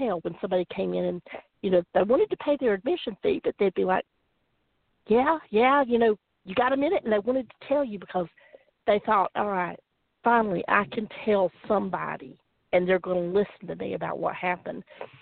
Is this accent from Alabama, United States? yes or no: yes; Alabama, United States; I will say, I'm originally from Alabama, so I already get made fun of.